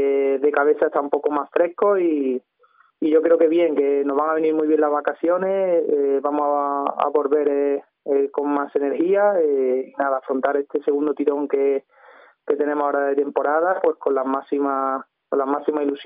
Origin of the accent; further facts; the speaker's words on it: Puente Genil, Andalusia, Spain; van a ser 12 años consecutivos aquí disfrutando del fútbol en mi pueblo, en Puente Genil.